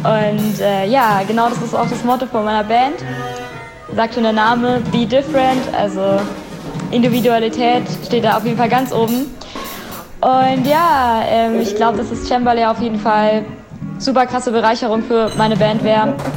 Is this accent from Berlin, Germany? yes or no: yes; Berlin, Germany; ich komme aus Berlin. Eine richtig krass coole Stadt, wie ich finde.